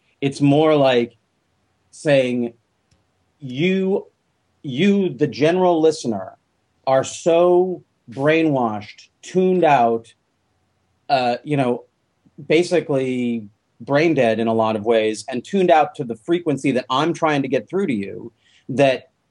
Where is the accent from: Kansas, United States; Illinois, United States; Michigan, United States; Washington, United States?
Washington, United States; Olympia; I'm from Olympia, I'm the closest thing you got.